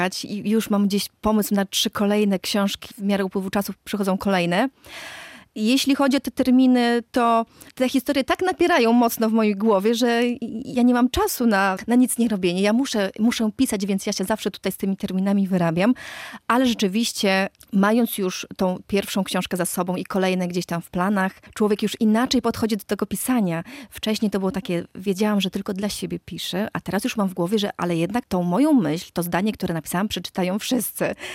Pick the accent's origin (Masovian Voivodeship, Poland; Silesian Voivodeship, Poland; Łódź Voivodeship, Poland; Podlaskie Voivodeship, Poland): Podlaskie Voivodeship, Poland; accent: Podlaskie; Poza tym w moim domu zawsze ten akcent podlaski jest. Ja walczyłam z moim akcentem podlaskim